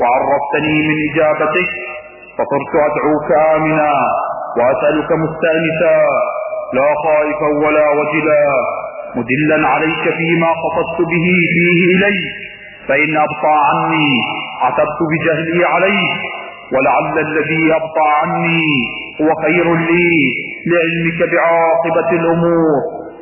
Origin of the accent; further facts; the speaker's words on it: Iraq; اذا نحن كشعب عراقي لا بد ان نقول كلا لكل انتهاكات العدو الاسرائيلي